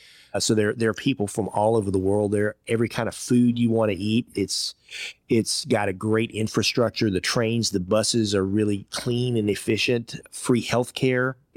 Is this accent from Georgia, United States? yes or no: yes; Georgia, United States; My first job as a 15-year-old kid growing up in Georgia, I worked in a Chinese restaurant.